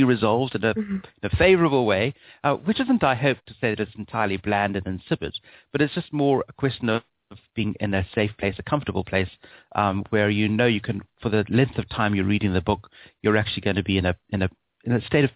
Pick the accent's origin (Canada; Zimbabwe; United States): Zimbabwe; also born or lived in London; now in Perth, Australia; after growing up in Zimbabwe, I lived in London, where, of course, there's far more access to teachings and books and what have you. And then I subsequently moved to Australia in 1998